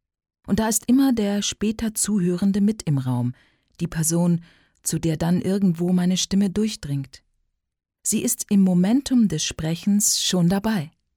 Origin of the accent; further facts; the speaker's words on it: Münster, North Rhine-Westphalia, Germany; born there; now in Munich, Germany; geboren in Münster, zu Hause in München